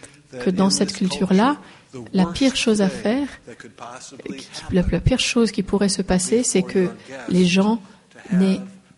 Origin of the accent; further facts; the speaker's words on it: United States; je finis mon assiette à chaque fois parce que je suis américain